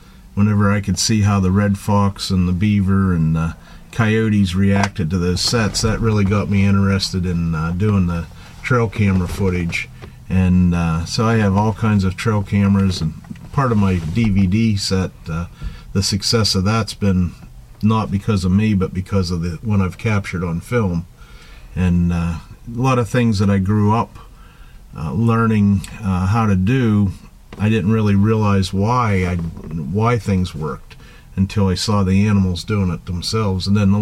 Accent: Punxsutawney, Pennsylvania, United States; from Punxsutawney, Pennsylvania.

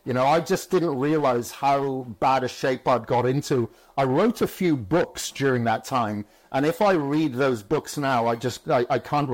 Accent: Wales, United Kingdom; growing up in Wales when I really got into bodybuilding

